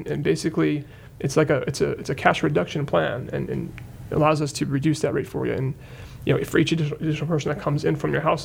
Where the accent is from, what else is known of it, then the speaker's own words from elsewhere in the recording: New Jersey, United States; we joke about this because I'm from New Jersey.